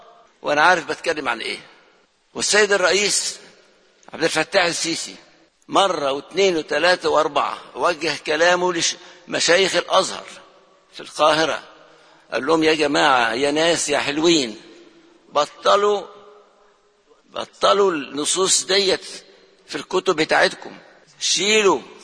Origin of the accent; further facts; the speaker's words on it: Lebanon; أنا لبناني ومصري وسوري الأصل، وبقالي 5 أيام خدت كمان جنسية تانية المجرية